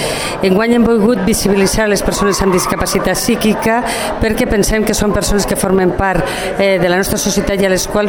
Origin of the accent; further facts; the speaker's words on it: Valencian Community, Spain; celebrar una picaeta com a bons valencians